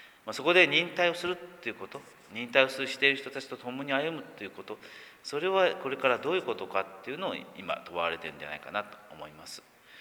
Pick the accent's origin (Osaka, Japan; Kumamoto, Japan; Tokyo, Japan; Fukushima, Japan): Kumamoto, Japan; 自分も熊本生まれ熊本育ちなので、